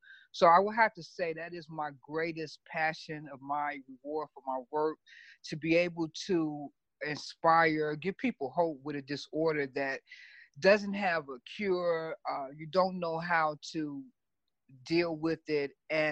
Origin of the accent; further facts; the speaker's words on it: Chicago, Illinois, United States; now in Los Angeles, United States; Okay, well, I'm born and raised in Chicago. I did my first novel in 2008.